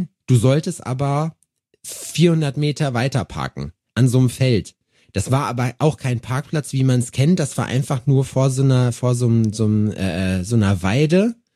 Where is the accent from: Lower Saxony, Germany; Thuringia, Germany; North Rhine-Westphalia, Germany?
Thuringia, Germany; Jena